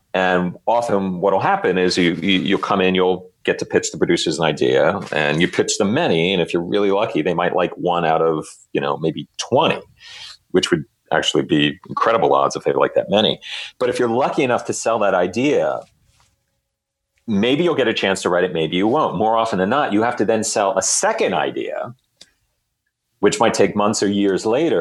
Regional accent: Florida, United States; that was growing up in Florida.

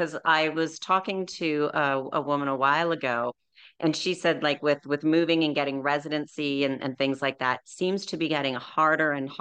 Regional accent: Canada; And I'm from Canada. And Canada's a really big country.

